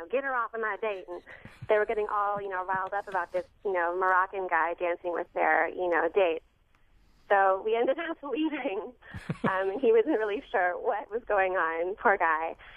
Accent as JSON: {"language": "English", "town": "Memphis", "region": "Tennessee", "country": "United States", "said": "So I'm from Memphis, Tennessee, and I went to an all-girls school."}